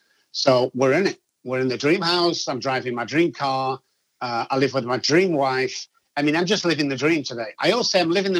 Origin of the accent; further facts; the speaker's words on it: Manchester, North West England, United Kingdom; moved away as an adult; Grew up in Manchester, United Kingdom, and started drinking at the age of 9.